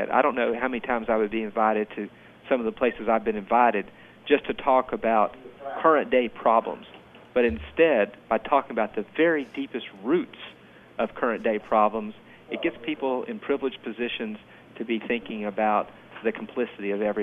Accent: Southern US, United States; accent: Southern; People can hear my accent. I'm a Southerner myself and grew up in segregation

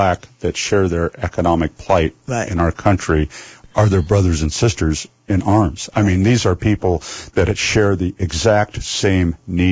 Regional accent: Irvington, Oregon, United States; There are a lot of people in the neighborhood I grew up in Irvington who now think that that's some kind of an offensive thing to happen

